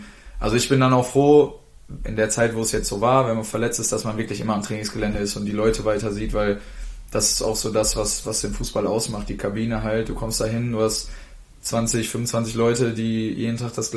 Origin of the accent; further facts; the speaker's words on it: Dortmund, North Rhine-Westphalia, Germany; Ich war das erste Mal von zu Hause weg. Ich komme halt aus Dortmund ursprünglich.